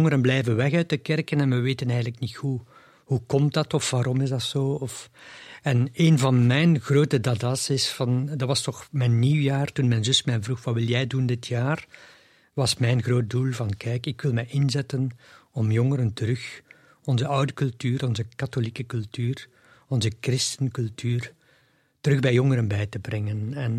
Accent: Oudenaarde, East Flanders, Belgium; now in Leuven, Belgium; Ik woon al 40 jaar in Leuven. Ik kom uit Oudenaarde en ik heb nog altijd contacten met Oudenaarde.

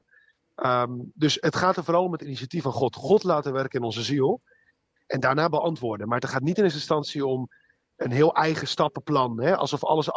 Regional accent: Rotterdam, South Holland, Netherlands; now in Amsterdam, Netherlands; Ik woon in Amsterdam. Ik kom oorspronkelijk uit Rotterdam, ben ook half Spaans, half Nederlands. Mijn moeder komt uit Spanje, mijn vader uit Nederland.

